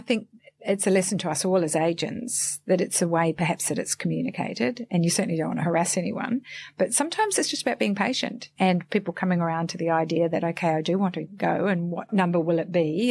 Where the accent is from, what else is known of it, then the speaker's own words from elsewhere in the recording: New Zealand; moved away as an adult; I'm a Kiwi girl. I came over, and this is going to give my age away, but I came over in 1984 with my husband, not then my husband, but we married here and have had children here, but family is still back in New Zealand.